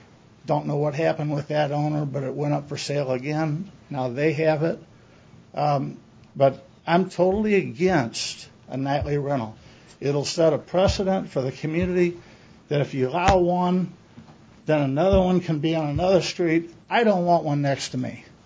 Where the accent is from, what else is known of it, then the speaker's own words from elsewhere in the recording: St. Louis, Missouri, United States; now in Emery Creek, United States; We're from St. Louis, and we had rental property next to us where we lived, and it was just it was a disaster.